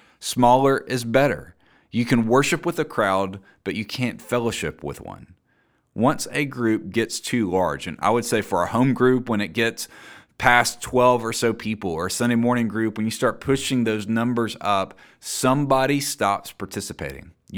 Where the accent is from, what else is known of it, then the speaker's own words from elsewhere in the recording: Mississippi, United States; Sometimes back where I grew up in Mississippi, people would say, "Where do you fellowship?"